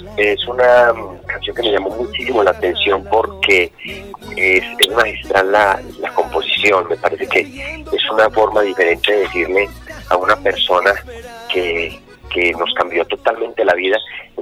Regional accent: Colombia; llegué a la capital, salí del campo y me fui a trabajar como mensajero a Bogotá.

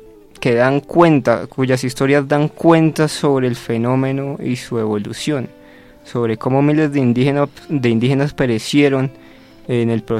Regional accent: Amazonas, Colombia; un primo muy querido con el que crecí en el Amazonas. Ambos compartimos una historia en común. Ambos somos descendientes de caucheros colombianos que llegaron a Leticia escapando de la Casa Arana.

